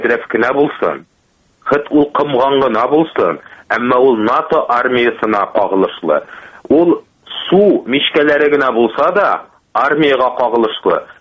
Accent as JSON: {"language": "Tatar", "region": "Tatarstan", "country": "Russia", "said": "Гади генә әйтеп әйткәндә, мин татар кешесе. Һәм бөтенесе Русия эчендә яшәп ятсалар да кемнәрдер, мин нигәдер Татарстанда яшәп ятам."}